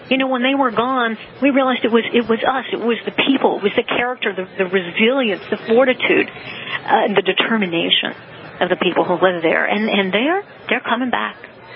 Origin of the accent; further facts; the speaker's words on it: Bay St. Louis, Mississippi, United States; people in my hometown of Bay St. Louis are evacuating like I've never seen them evacuate before.